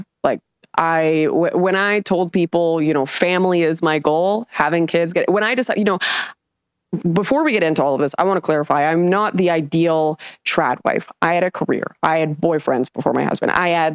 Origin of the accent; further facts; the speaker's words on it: Vancouver, British Columbia, Canada; Yeah, well, I grew up in Canada, so that's a pretty radicalizing experience.